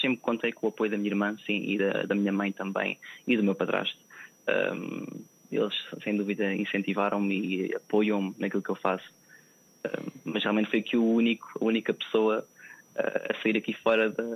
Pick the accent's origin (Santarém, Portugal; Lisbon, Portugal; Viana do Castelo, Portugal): Santarém, Portugal; Benavente; Eu ingressei num grupo infantil juvenil de Benavente, que é a terra onde eu cresci